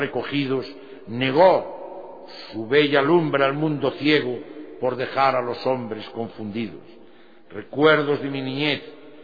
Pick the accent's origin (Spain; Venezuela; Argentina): Spain; A Coruña, Galicia; now in Valladolid, Spain; De mi tierra de origen sería una osadía contar en Valladolid de procesiones y devociones, pero al menos les diré que 2 son los desfiles procesionales principales que se llevan a cabo en mi querida ciudad de La Coruña